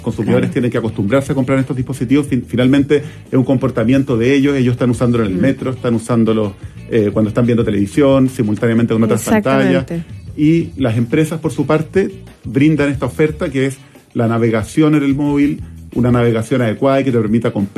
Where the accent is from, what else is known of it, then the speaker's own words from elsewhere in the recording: Chile; hemos ido migrando nuestro comportamiento como chilenos